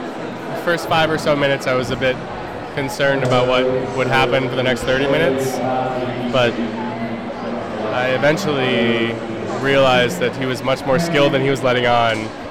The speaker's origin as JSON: {"language": "English", "region": "New York", "country": "United States", "said": "We're both American. I'm originally from upstate New York."}